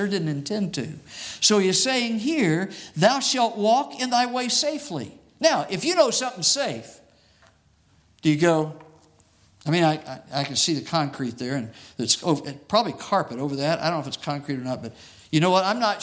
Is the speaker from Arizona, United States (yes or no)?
yes; Phoenix, Arizona, United States; I've referred to it because I grew up in Phoenix, and we didn't do an awful lot of it, but we did some.